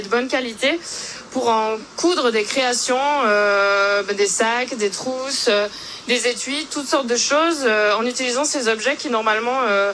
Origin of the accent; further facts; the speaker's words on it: Valais, Switzerland; Je viens de Val-de-Bagne.